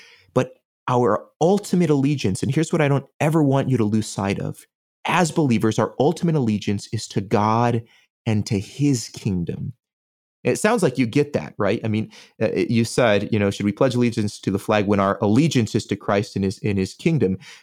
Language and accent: English; United States; born there; My mother was born in Mexico. I was born in the United States.